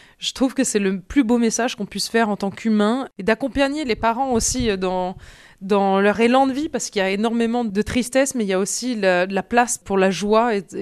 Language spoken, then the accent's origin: French; Nice, Provence-Alpes-Côte d'Azur, France; J'ai grandi sur la route, c'est-à-dire que dès la sortie du lycée, on vient de Nice.